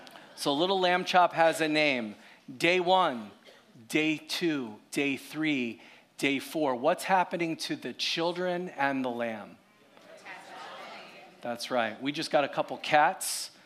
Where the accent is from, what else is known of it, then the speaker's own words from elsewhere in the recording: Philadelphia, Pennsylvania, United States; And growing up outside of Philadelphia, I hated it because mom took all the tasty cakes. Who remembers tasty cakes if you're from Philly?